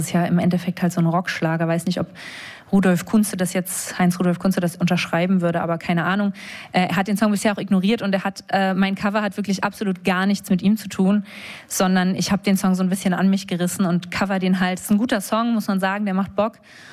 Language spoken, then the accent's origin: German; Berlin, Germany; born there; also born or lived in Darmstadt; now in Chemnitz, Germany; Ich bin ja in Berlin geboren, habe nach dem Abi dann auch wieder lange in Berlin gewohnt, habe aber nicht hier Abi gemacht.